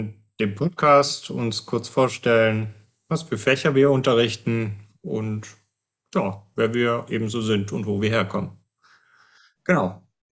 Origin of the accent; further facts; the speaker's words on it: Friedrichshafen, Baden-Württemberg, Germany; ich komme aus Friedrichshafen vom Bodensee und ja, bin da geboren und aufgewachsen